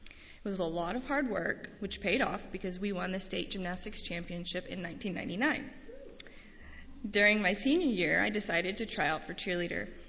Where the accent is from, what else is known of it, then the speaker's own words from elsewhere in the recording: Houston, Texas, United States; I was born in Houston, and I grew up in a Christian family where I was homeschooled and gained great godly values.